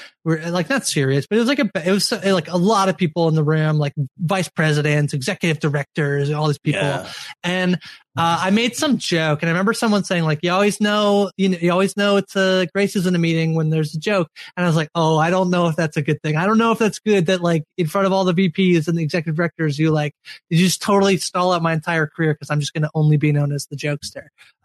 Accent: Canada; I am Canadian.

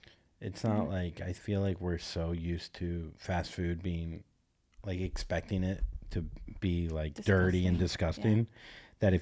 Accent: Vero Beach, Florida, United States; also born or lived in New York; growing up where I grew up in Vero Beach, Florida, or like Stewart, whatever, Treasure Coast area of Florida

